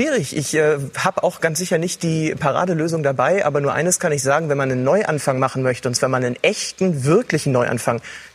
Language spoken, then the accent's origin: German; North Rhine-Westphalia, Germany; Ich komme aus der Region, bin zwar kein Kind des Ruhrgebiets, aber als Westfale mit 40 Minuten zur Arena durchaus mit vielen Kontakten dahin.